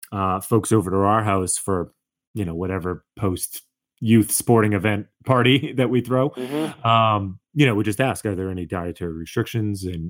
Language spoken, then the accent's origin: English; Boston, Massachusetts, United States; I grew up in Boston on a street that was primarily Jewish.